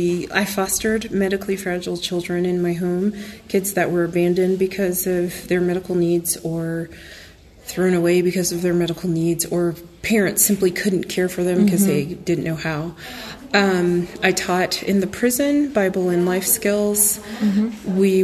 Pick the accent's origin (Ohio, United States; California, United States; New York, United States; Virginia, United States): California, United States; San Diego; moved away as an adult; I'm a military brat. I grew up in San Diego and then moved to the East Coast as an adult.